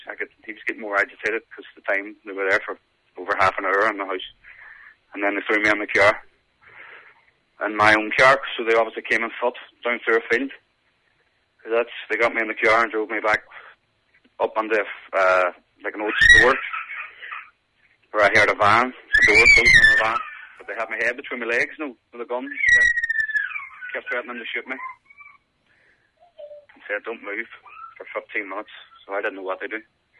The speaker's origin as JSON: {"language": "English", "town": "Derry", "region": "Northern Ireland", "country": "United Kingdom", "lives_now": "Ireland", "said": "we live in the south on the border, and we're from Derry"}